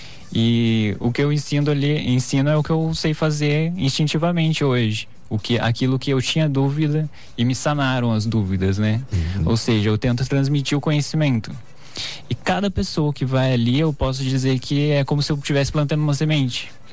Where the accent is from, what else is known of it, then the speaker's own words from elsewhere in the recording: Aparecida, São Paulo, Brazil; Eu cresci em Aparecida, a gente convivia com os redentoristas, né?